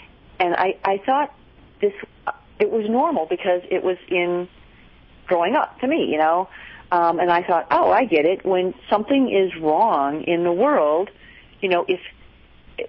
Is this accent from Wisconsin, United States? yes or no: yes; Wisconsin, United States; when I was a child growing up in Wisconsin, back in the late 1960s